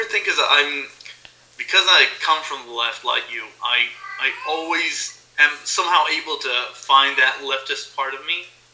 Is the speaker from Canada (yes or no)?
no; Israel; Thank you for not trying to say that name. That comes from another language. I'm from Israel.